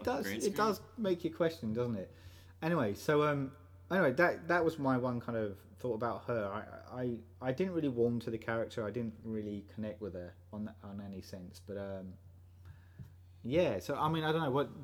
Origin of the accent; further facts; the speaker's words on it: United Kingdom; I'm a Brit, so kind of was a huge fan